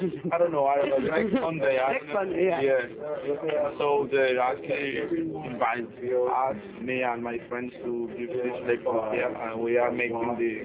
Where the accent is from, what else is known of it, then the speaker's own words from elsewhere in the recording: Madrid, Community of Madrid, Spain; English is a second language; I'm from Spain, Madrid.